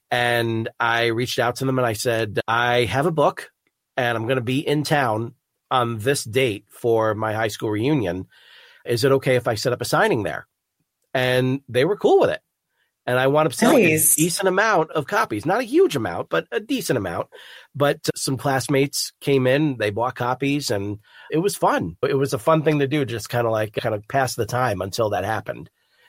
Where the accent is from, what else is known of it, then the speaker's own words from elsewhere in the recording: New York, United States; born there; now in St. Louis, United States; Well, like I was born in New York, so I just felt like that's where I belonged at that time, was just to get back up there.